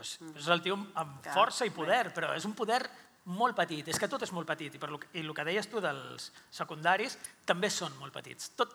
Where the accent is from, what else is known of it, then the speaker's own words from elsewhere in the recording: Sant Boi de Llobregat, Catalonia, Spain; A Sant Boi, al meu poble, els pijos, el fill pijo d'algú tenia dos drogueries.